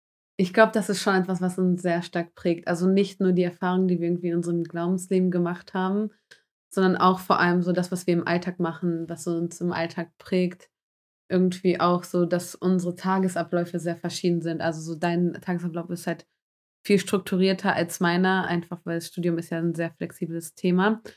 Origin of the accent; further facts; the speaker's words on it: Germany; Wir haben beide einen polnischsprachigen Background, also unsere Eltern kommen aus Polen, aber trotzdem sind wir ja in Deutschland aufgewachsen.